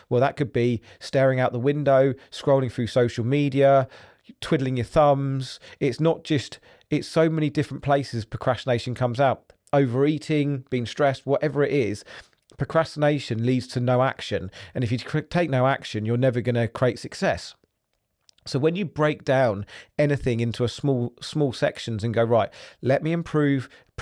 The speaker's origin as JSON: {"language": "English", "town": "Ipswich", "region": "East of England", "country": "United Kingdom", "tie": "born there", "said": "Basically, I was born in Ipswich. Ipswich weren't doing very well."}